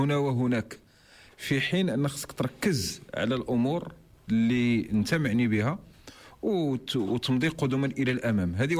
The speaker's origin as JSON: {"language": "Arabic", "town": "Kenitra", "region": "Rabat-Salé-Kénitra", "country": "Morocco", "tie": "born there", "said": "أنا من مواليد مدينة القنيطرة."}